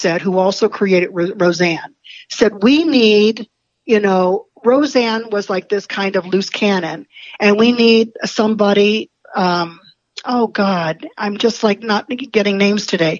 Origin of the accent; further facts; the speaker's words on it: St. Louis, Missouri, United States; I was raised in St. Louis.